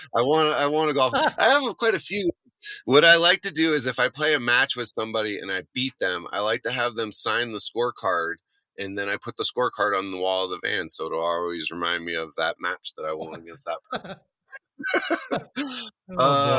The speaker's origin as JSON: {"language": "English", "town": "Jackson", "region": "Wyoming", "country": "United States", "tie": "born or raised there", "said": "You know, it really goes back to my hometown of Jackson, Wyoming."}